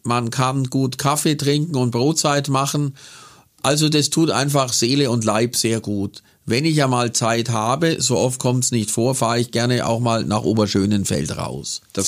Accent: Bavaria, Germany; also born or lived in Buchloe; aus Bayerisch-Schwaben, aus dem Lechrain.

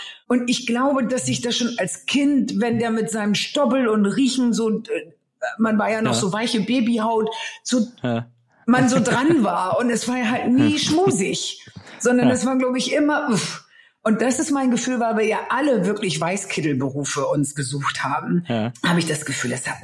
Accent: Northern Germany, Germany; Und das Land, wo ich nun geboren bin, das muss man einfach wissen, ist halt die Marsch.

